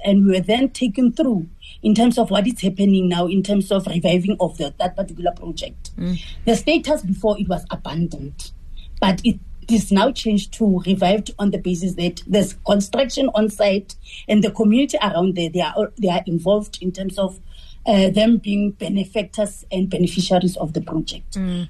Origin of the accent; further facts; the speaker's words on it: Mohlakeng, Gauteng, South Africa; I'm from West Rand in Mohlakeng